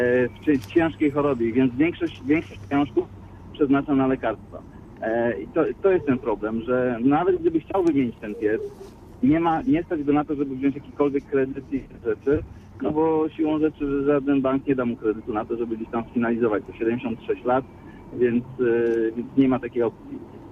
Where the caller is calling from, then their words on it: Poznań, Greater Poland Voivodeship, Poland; Dzień dobry, ja z Poznania.